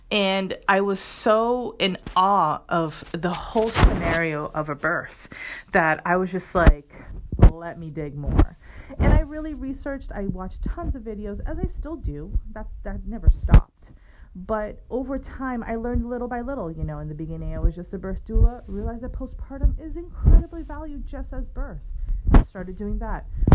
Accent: Boston, Massachusetts, United States; born there; also born or lived in Brazil; So in Brazil, which is my background, my parents are both Brazilian. I was born in Boston, so I have dual citizenship. And I had the privilege of living in two countries.

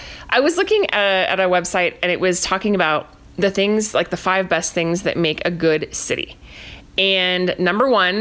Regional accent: Oregon, United States; now in Albuquerque, United States; are transplants from Oregon. I think we've mentioned this, I know, on the podcast several times. So we are not originally from Albuquerque.

